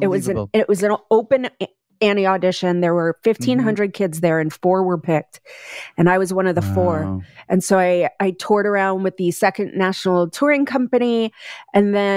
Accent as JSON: {"language": "English", "town": "Brooklyn", "region": "New York", "country": "United States", "tie": "born there", "lives_now": "Los Angeles, United States", "said": "I was born in Bensonhurst in Brooklyn."}